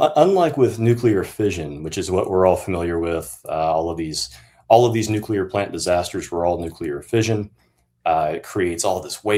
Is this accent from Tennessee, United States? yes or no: yes; Tennessee, United States; moved away as an adult; now in Bethlehem, United States; I am originally from Tennessee, actually. And I moved to Pennsylvania for college.